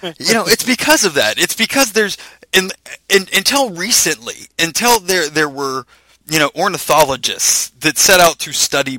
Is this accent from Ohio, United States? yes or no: yes; Ohio, United States; Like, I'm from Ohio. We have robins all the time.